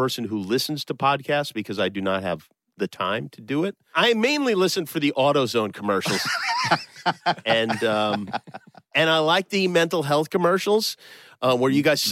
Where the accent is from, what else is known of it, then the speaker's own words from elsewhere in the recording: Las Vegas, Nevada, United States; I have two siblings, a brother and a sister. I'm the oldest. I grew up mostly in Las Vegas.